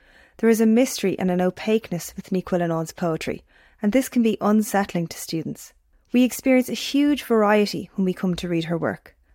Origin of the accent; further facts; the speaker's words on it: Dublin, Leinster, Ireland; I'm an English teacher from Dublin